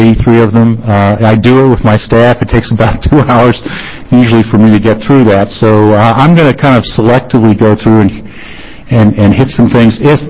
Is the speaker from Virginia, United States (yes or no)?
yes; Virginia, United States; I grew up in Virginia, got my undergraduate degree in economics